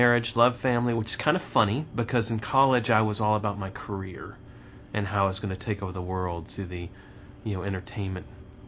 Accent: St. Louis, Missouri, United States; also born or lived in Nashville; I wrote music, sang music. Of course, that's true of everybody in Nashville, but I grew up in St. Louis where it wasn't.

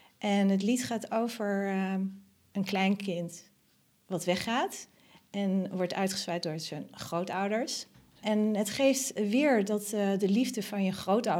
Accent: Hoogeveen, Drenthe, Netherlands; ik ben geboren en getogen in Hoogeveen. Weliswaar in het jaar 1972.

